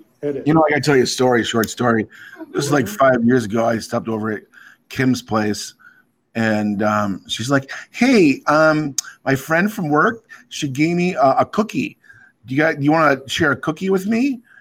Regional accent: Chicago, Illinois, United States

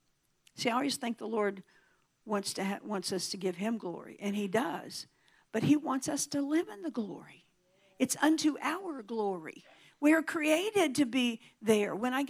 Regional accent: Missouri, United States; Now, I'm from the Show Me State, right?

